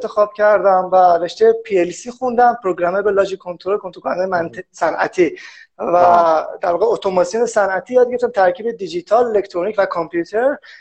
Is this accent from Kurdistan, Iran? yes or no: no; Tehran, Tehran Province, Iran; also born or lived in Bushehr, Iran; من متولد 67م و به دلایلی در بوشهر به دنیا آمدم. دوباره بلافاصله برگشتم تهران. در واقع زاده بوشهر هستم.